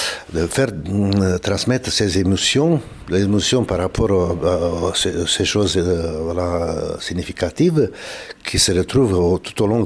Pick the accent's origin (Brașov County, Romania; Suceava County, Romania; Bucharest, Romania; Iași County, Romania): Suceava County, Romania; Je viens d'une petite ville de Bukovina, qui est un territoire de rêve au nord-est de la Roumanie.